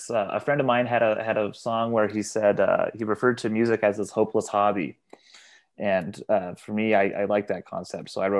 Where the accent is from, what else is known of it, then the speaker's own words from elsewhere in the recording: Canada; God bless Canada. I love being Canadian, but like, the music that we make is just so niche that we can't really have a full career.